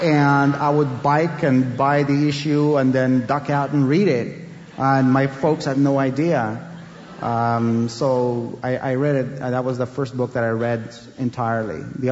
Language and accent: English; Afghanistan; Well, as a kid, growing up in Afghanistan, I read both Farsi literature